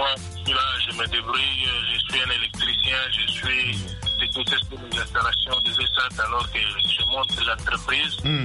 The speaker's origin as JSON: {"language": "French", "country": "DR Congo", "said": "chez nous en RDC"}